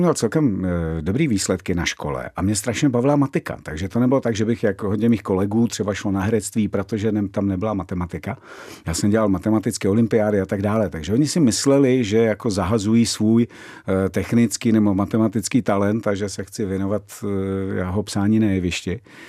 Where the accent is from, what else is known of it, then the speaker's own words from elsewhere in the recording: Moravia, Czechia; Ne, my jsme z Moravy, takže ono je to přece jenom kousek z ruky.